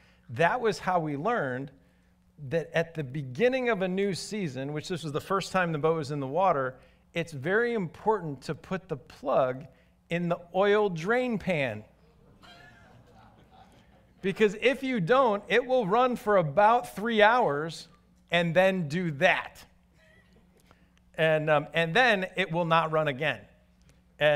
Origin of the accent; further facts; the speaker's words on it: Chicago, Illinois, United States; also born or lived in Wisconsin, United States; I think most of you know I'm from Chicago. And if you get to know me, you'll know I actually spent more time in my childhood and young adulthood, more time in southeast Wisconsin than I did in the city of Chicago.